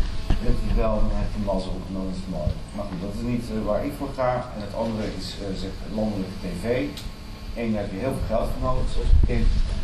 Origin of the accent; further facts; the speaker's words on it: Netherlands; Want bij mijn idee zijn we als Nederlanders toch ook vrij ingenomen met onszelf.